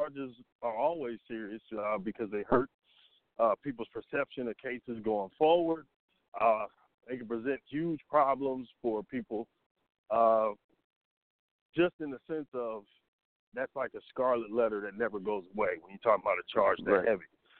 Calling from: Atlanta, Georgia, United States; I'm in Atlanta. What up?

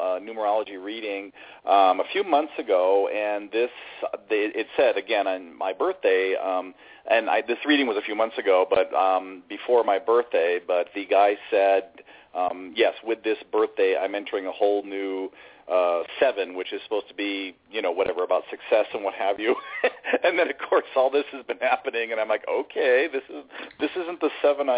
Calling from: San Mateo, California, United States; I'm calling from San Mateo, California.

